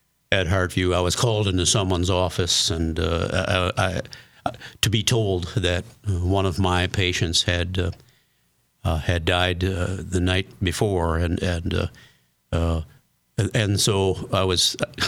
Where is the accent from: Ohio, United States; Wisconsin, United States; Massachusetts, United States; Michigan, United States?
Wisconsin, United States; Milwaukee; moved away; my hometown is Milwaukee, Wisconsin. Well, we've been here now for 37 years